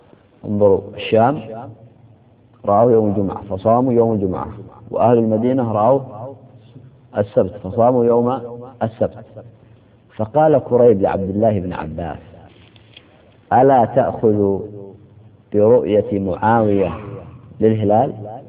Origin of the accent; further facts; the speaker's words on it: United Arab Emirates; وقلت لكم متى تشرق الشمس عندنا في الإمارات،